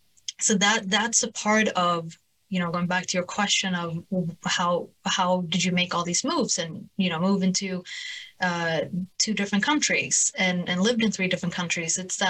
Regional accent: Sweden; English is a second language; also born or lived in Boston, United States; now in London, United Kingdom; But I moved from the US to London 2 years ago. And before I moved to the US, I came from Sweden. So I moved quite a lot over the past 10, 11 years, coming, you know, born and raised in Sweden, moving to the US

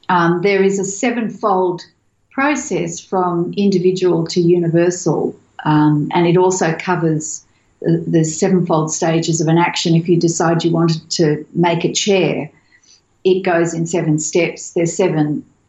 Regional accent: Australia; I'm an Australian

